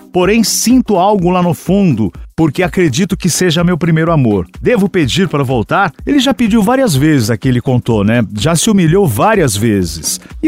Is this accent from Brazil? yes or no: yes; Belo Horizonte, Minas Gerais, Brazil; 25 anos, sou de BH.